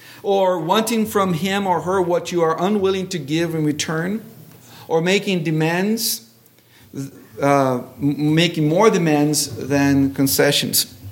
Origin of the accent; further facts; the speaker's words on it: Brazil; but growing up in Brazil, you have these little pots of goo stuff